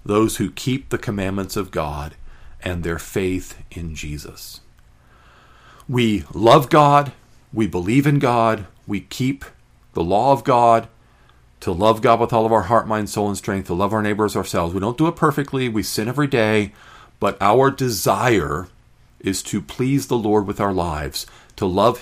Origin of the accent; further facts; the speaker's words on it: United States; And I'm an American. I love America.